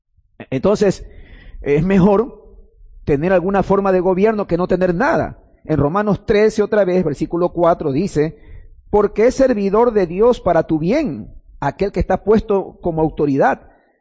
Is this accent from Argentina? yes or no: no; Ecuador; Ustedes recordarán, tal vez como nosotros como ecuatorianos